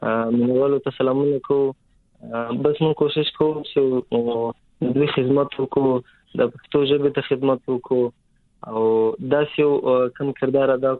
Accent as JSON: {"language": "Pashto", "region": "Paktika", "country": "Afghanistan", "moved": "yes", "lives_now": "Quetta, Pakistan", "said": "زمونږ مخته کورنۍ په افغانستان کې د کټواز په کتاب د کټواز کې، مثال مخکې یو ډېر سال یا څلور سال مخکې موږ دلته اجرت را کړی دی. اوس موږ سیستم کور هغه په کوټه."}